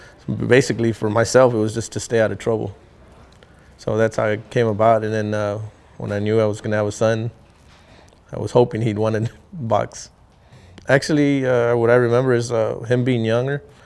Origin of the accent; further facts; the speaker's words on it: San Antonio, Texas, United States; also born or lived in Coahuila, Mexico; Coahuila, Mexico, and I've lived in San Antonio all my life since I came over when I was like 6 months old. So I was raised here in San Antonio.